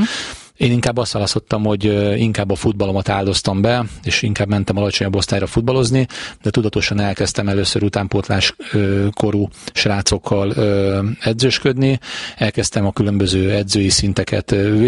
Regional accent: Pécs, Baranya, Hungary; now in Nyíregyháza, Hungary; ha Nyíregyházáról hazamegyek ugye pécsiként

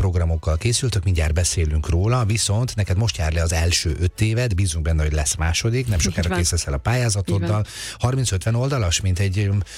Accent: Debrecen, Hajdú-Bihar, Hungary; én jó magam is debreceni vagyok, nagyon sokáig éltem ott, úgyhogy én pontosan tudom, honnan jöttem

